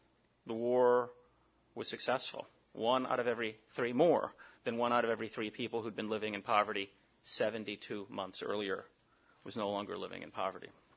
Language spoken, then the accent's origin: English; South Bronx, New York, United States; As a boy growing up in the South Bronx, I was raised by a mother who made $50 a week, sometimes less.